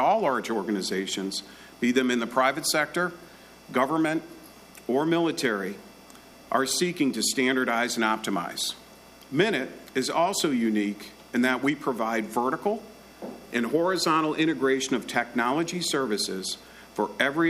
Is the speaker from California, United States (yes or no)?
no; Massachusetts, United States; I was raised in Massachusetts in a family of tradespeople and small business owners.